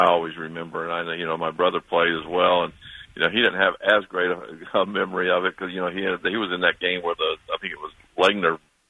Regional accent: Birmingham, Alabama, United States; growing up in Birmingham, you were going to go to Alabama or Auburn.

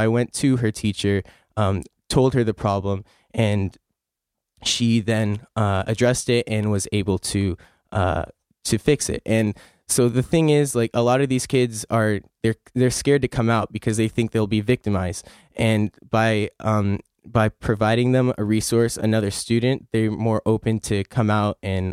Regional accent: United States; I was born in America. I'm from here.

